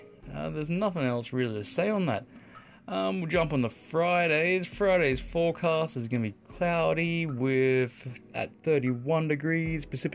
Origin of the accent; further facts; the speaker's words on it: Australia; I'm an Aussie. I'm from down under.